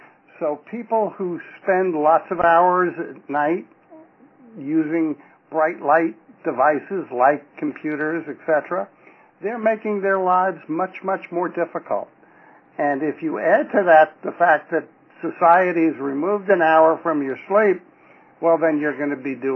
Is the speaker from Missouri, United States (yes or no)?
no; Houston, Texas, United States; I'm from Houston, Texas.